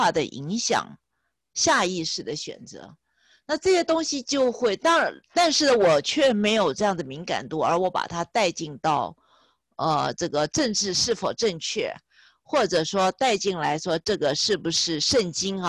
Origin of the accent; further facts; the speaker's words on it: Taiwan; now in North America; 或者是我是台湾来的，但是我是80年代我就来了